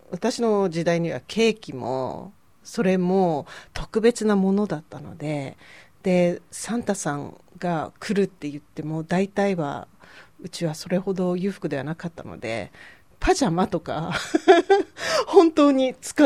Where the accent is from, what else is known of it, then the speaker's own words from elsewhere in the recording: Iwate, Japan; あのうち岩手なんですけど